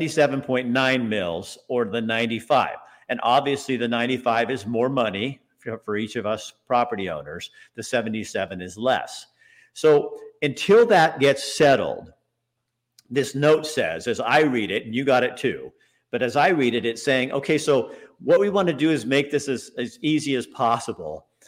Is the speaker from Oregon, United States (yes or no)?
yes; Oregon, United States; So can you explain, I'm from Oregon.